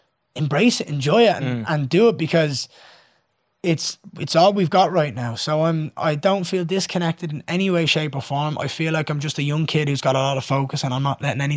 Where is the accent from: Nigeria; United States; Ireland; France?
Ireland; Dublin, Leinster; I'm born and bred in Dublin, Ireland. I've grown up here my entire life.